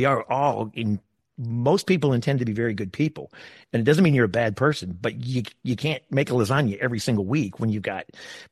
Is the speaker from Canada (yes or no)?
no; Midwest, United States; I grew up in the Midwest where it was more just like a brownie bake sale.